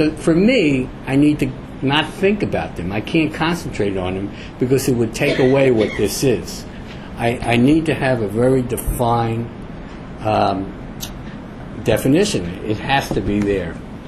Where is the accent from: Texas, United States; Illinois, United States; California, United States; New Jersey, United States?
New Jersey, United States; Bayonne; I moved back to my hometown, Bayonne